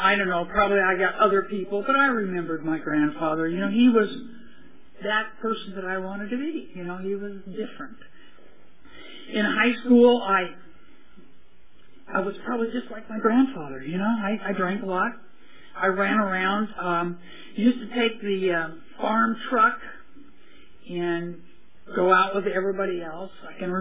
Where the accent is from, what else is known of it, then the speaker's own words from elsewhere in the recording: Bakersfield, California, United States; also born or lived in Wasco; I was born in Wasco, actually. And I go, ooh, real farm girl, right? My folks decided that we should live in a big town, so we moved to Bakersfield. And I grew up in Bakersfield.